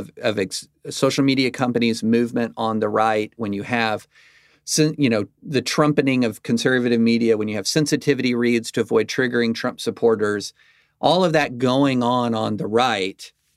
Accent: the South, United States; as a Southerner who, and I've written about this before, you know, all my ancestors were Confederate soldiers and officers and a Civil War history buff.

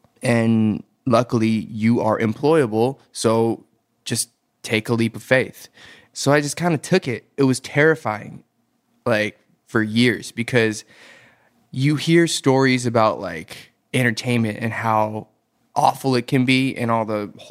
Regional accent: Atlanta, Georgia, United States; born or raised there

